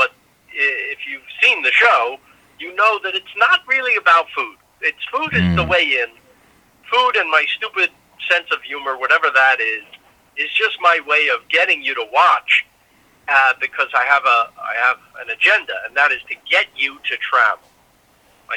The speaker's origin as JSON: {"language": "English", "town": "Queens", "region": "New York", "country": "United States", "said": "You know, we're idiot kids from Queens"}